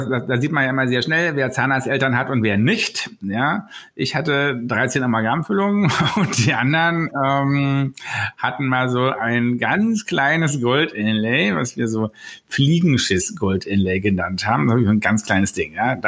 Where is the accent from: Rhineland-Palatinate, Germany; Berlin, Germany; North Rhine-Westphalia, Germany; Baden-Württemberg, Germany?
Berlin, Germany; Ich bin aus Berlin, bin so richtige Berliner Pflanze, hier geboren, hier zur Schule, hier zur Uni.